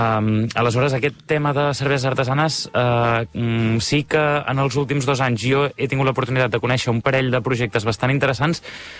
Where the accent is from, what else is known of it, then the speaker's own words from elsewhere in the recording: Catalonia, Spain; jo sóc català